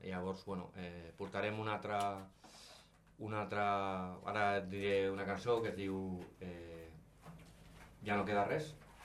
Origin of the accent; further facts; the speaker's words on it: Andorra; now in Spain; sobretot jo vinc d'Andorra, i allà sí que he fet més de 300 o 400 concerts. I, bueno, per motiu personal vaig vindre cap aquí, cap a Montsant Priorat